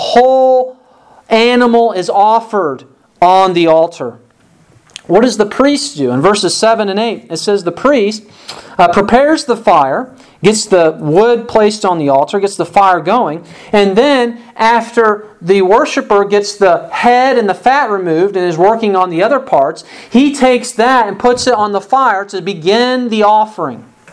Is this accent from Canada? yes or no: no; Chicago, Illinois, United States; When I grew up in Chicago, I went to the Pacific Garden Mission, which does outreach and has homes for the homeless.